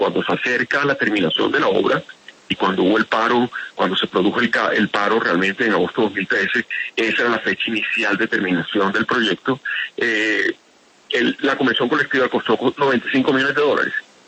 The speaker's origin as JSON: {"language": "Spanish", "town": "Barranquilla", "region": "Atlántico", "country": "Colombia", "said": "Mi papá era samario, yo soy barranquillero"}